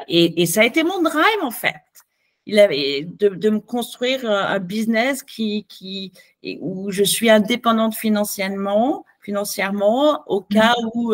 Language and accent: French; Auvergne-Rhône-Alpes, France; je viens de l'Ardèche, tu vois, je suis ardéchoise, le sens de la terre, je me sens venir de la terre, j'ai des racines vigneronnes, tu vois, il y a tout ma famille, le fief est toujours là